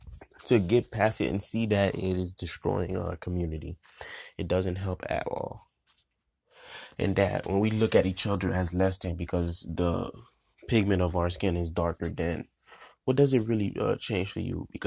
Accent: Haiti; And unfortunately, this is in the Caribbean too, in my home country of Haiti.

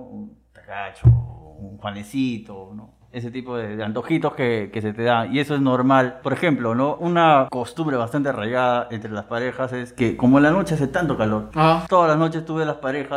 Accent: Iquitos, Loreto, Peru; como tenemos el mismo origen, ambos somos de Iquitos, nos entendemos, hablamos el mismo idioma, entendemos los dialectos

